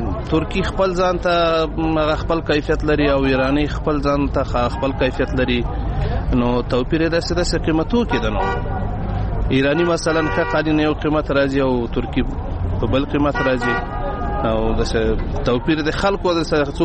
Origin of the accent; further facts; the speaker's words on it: Logar, Afghanistan; زه د لوګر ولایت اوسیدونکی یم.